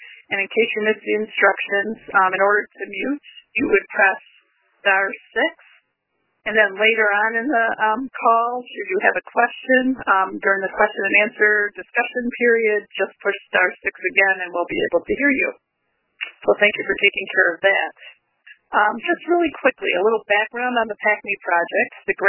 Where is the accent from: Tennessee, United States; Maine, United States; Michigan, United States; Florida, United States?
Maine, United States; and I'm from Maine